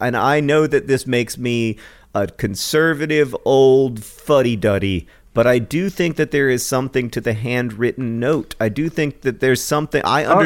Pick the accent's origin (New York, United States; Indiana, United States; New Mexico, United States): Indiana, United States; the definition of Indiana, my home state, according to Google